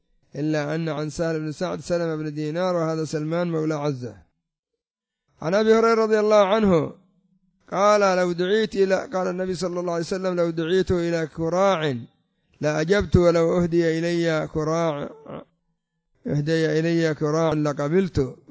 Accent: Yemen; عندنا في اليمن يقولون

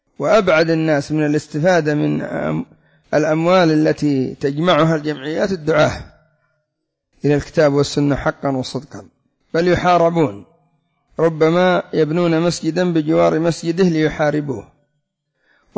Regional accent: Yemen; وعندنا في اليمن جمعية الحكمة، جمعية الإحسان، جمعية دار البر

